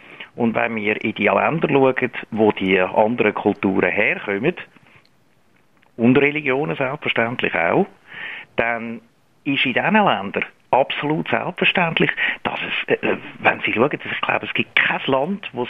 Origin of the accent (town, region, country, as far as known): Switzerland